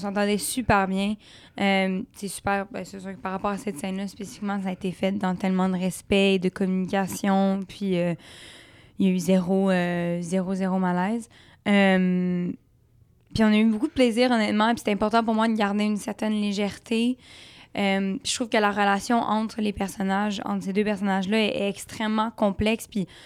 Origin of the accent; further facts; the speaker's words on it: Canada; Moi, je viens évidemment du Canada, donc d'être dans un pays qui est en paix, on n'a jamais connu la guerre.